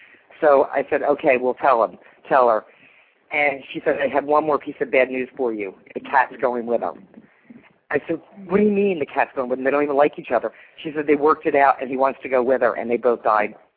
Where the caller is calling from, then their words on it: Mexico; I'm calling from Mexico.